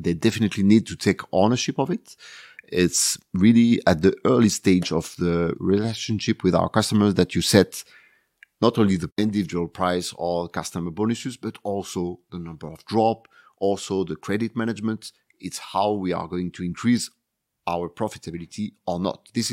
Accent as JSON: {"language": "English", "town": "Marseille", "region": "Provence-Alpes-Côte d'Azur", "country": "France", "tie": "born or raised there", "said": "So Marseille is my hometown, the city where everything starts for me."}